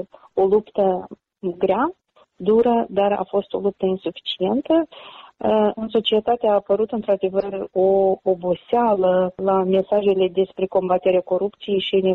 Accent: Moldova; m-am născut și am crescut în Republica Moldova

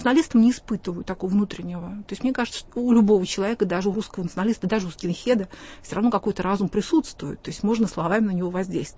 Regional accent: Russia; born there; То, что я родилась в России, что я русский человек.

